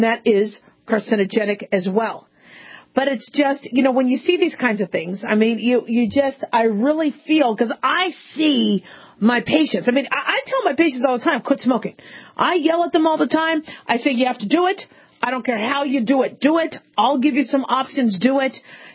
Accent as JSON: {"language": "English", "town": "Phoenix", "region": "Arizona", "country": "United States", "tie": "born or raised there", "lives_now": "Las Vegas, United States", "said": "when I grew up in Phoenix"}